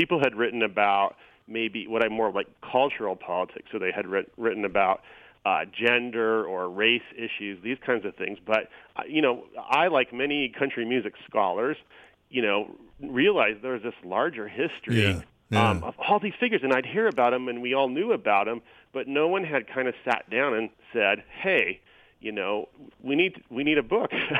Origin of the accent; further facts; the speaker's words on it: Arizona, United States; I grew up in Arizona, and this kind of music was obviously all around me.